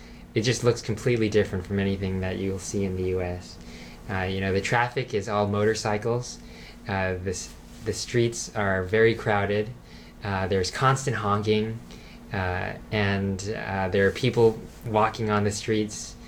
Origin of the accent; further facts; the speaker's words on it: United States; now in Ho Chi Minh City, Vietnam; I'm actually American. My parents are from Hong Kong, so perhaps you could say I'm Chinese American. But about 6 months ago, I moved to Ho Chi Minh City, Vietnam, and I've been living there for close to 6 months now.